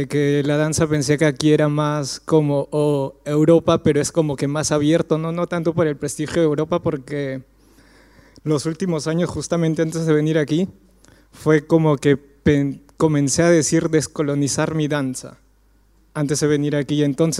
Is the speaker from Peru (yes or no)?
yes; Peru; porque yo también vengo de Perú, que en Perú y en Sudamérica lo generalizo